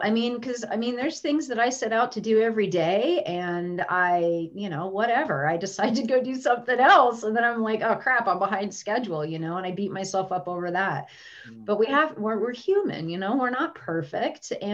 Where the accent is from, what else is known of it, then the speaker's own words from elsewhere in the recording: Livingston, Montana, United States; Like where I grew up, I grew up in Livingston, Montana, and it was all, I was such a square peg, you guys.